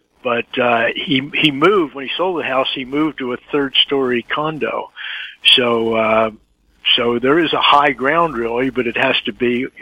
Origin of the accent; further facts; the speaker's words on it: Margate, New Jersey, United States; You know, I grew up in Margate, New Jersey. It's one of the barrier islands off South Jersey.